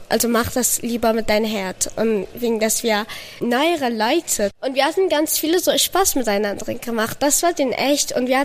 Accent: Afghanistan; ich komme aus Afghanistan, ich bin 15 Jahre alt und ich bin noch Schülerin.

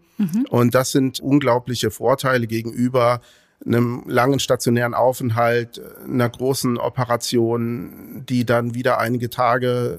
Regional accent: Düren, North Rhine-Westphalia, Germany; also born or lived in Würzburg; ich bin zwar gebürtiger Würzburger, das ist auch wichtig, aber bin schon in jungen Jahren nach Düren gekommen und bin im Rheinland groß geworden.

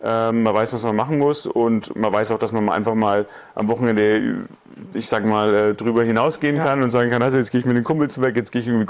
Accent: Bavaria, Germany; Ich komme aus der Nähe von Nürnberg

